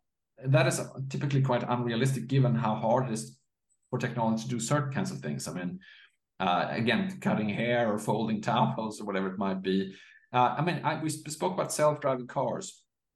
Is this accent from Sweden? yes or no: yes; Sweden; English is a second language; I mean, I'm from Sweden myself, and Sweden has sort of the aim of becoming completely cashless. They're not there yet, my fellow Swedes